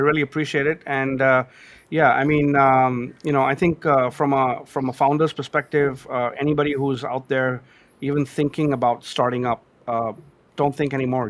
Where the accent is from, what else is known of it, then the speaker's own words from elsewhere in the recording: India; born there; I was born in India, so a very traditional Indian father, and I'm the only child.